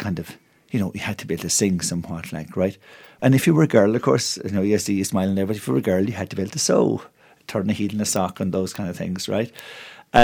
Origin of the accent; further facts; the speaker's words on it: Drumcullagher, Munster, Ireland; I was born in Bedford Row. There was a lying-in hospital in Bedford Row. It's now gone. Well gone. But obviously I grew up in a place called Drumcullagher, which is out in the Cork Limerick border